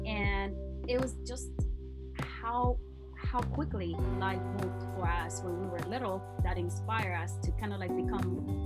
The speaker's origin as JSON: {"language": "English", "region": "Oklahoma", "country": "United States", "tie": "born or raised there", "also_born_or_lived": "Nicaragua", "said": "I have shared with my listeners before that I was born in Nicaragua. And I moved to the States when I was very young. I moved to Oklahoma. I went to ballet school in Oklahoma City."}